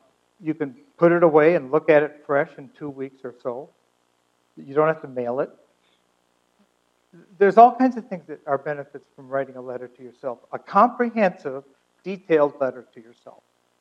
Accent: United States; I'm an American. I have the rights of an American.

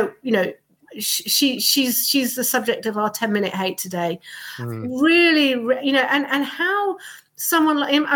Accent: Chelmsford, East of England, United Kingdom; I'm from that area. I'm from Chelmsford originally.

